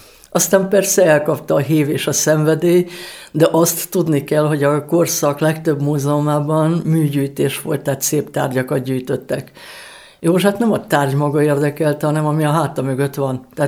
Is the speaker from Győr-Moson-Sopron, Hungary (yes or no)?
no; Budapest, Hungary; born there; olyan egyébként pesti vagyok születésem szerint